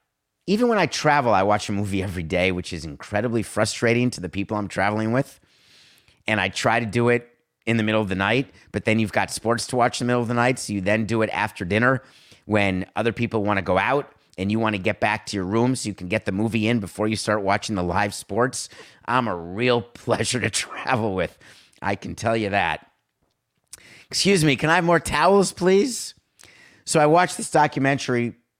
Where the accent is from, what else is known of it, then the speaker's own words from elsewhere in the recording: New York, United States; That's how I grew up in New York.